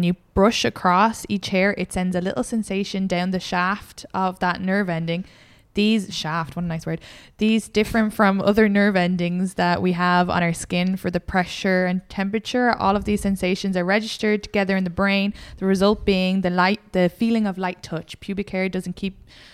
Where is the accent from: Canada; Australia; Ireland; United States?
Ireland; So I can't even be like, I'm Irish.